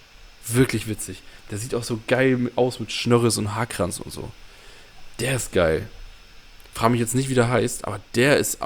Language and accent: German; Northern Germany, Germany; ich bin ja auch Norddeutscher